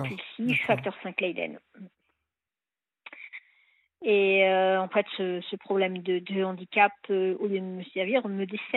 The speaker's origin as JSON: {"language": "French", "region": "Normandy", "country": "France", "said": "Moi, je suis normande."}